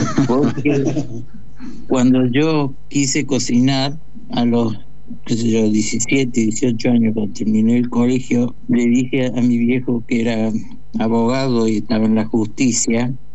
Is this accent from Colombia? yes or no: no; Córdoba, Argentina; yo vivía en Córdoba, soy cordobés